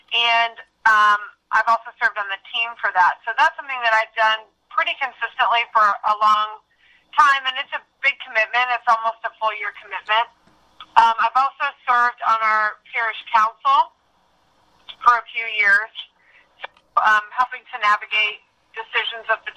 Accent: Noblesville, Indiana, United States; also born or lived in Fort Wayne; So I was born in Fort Wayne. I was there with my parents and my siblings for a few years, and then we moved to Noblesville, where I went to middle school, high school, some elementary

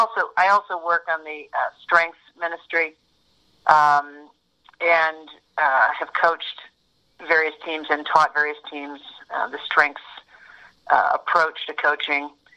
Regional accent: Indianapolis, Indiana, United States; I was born in Indianapolis at Coleman Hospital, as my parents like to remind me, in 1956.

